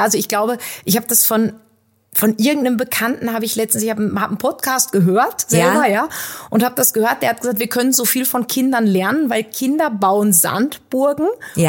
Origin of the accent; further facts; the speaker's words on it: Northern Germany, Germany; ich als Norddeutsche hatte Gummistiefel und Regensachen